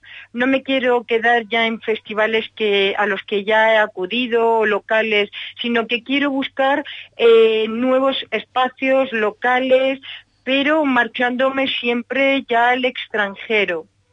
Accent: Valencia, Valencian Community, Spain; Sí, en nuestra ciudad, que yo soy valenciana.

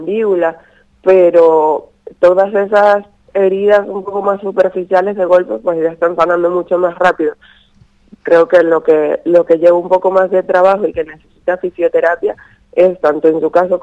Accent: Venezuela; now in Spain; los dos vivimos lejos de nuestras familias. Él es de Andalucía y yo soy de Venezuela.

